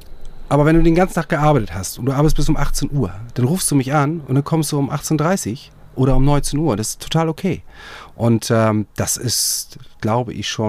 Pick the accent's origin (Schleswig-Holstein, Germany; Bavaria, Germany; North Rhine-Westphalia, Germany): Schleswig-Holstein, Germany; Husum; Ich bin ja auch eigentlich gebürtiger Husumer. Ist auch ländlich